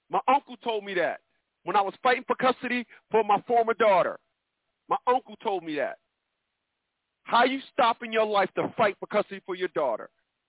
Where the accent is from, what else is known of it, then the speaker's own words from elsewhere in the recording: Newark, New Jersey, United States; I'm from Newark, New Jersey.